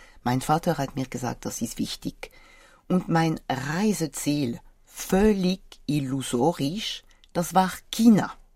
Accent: France; German is a second language; Ich bin aufgewachsen in Frankreich in einem gemischten Gymnasium.

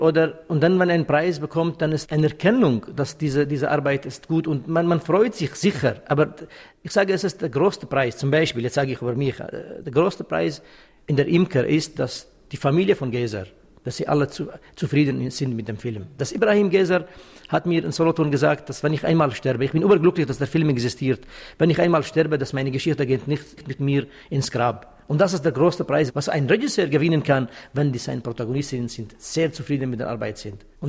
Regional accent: Syria; first language Kurdish; German is a second language; moved away; also born or lived in Czechoslovakia; In Syrien, meine Muttersprache ist Kurdisch, dann musste ich Arabisch lernen in der Schule, weil kurdische Sprache verboten war in Syrien oder ist immer noch verboten. Dann habe ich Englisch gelernt und als ich nach Tschechoslowakei gegangen bin, dann musste ich Matura in Tschechoslowakisch machen

